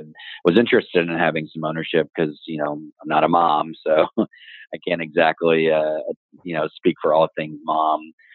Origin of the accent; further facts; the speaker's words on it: Houston, Texas, United States; also born or lived in Charleston; So I'm from Houston. I was originally born in Charleston, but we moved here when I was a kid. So I grew up here in Houston.